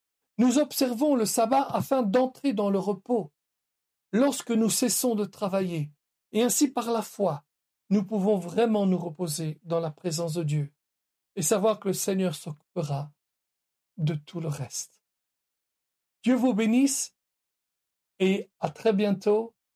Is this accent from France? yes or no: no; Italy; French is a second language; Bon, je suis italien, je peux le dire.